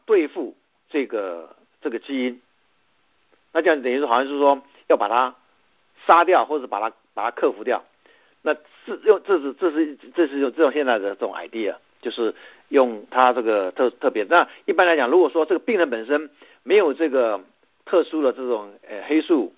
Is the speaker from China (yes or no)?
no; Taiwan; 我们台湾人就有这个好习惯，就出去撑伞，老美都没有。